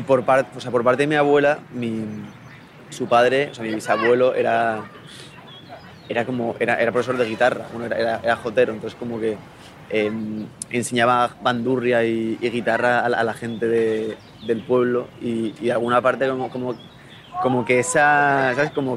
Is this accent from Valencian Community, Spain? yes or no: yes; Benicàssim, Valencian Community, Spain; born there; Mira, yo nací en Benicàssim. Es un pueblo que está al norte de Valencia, que es un pueblo de playa, pero mi familia es toda aragonesa.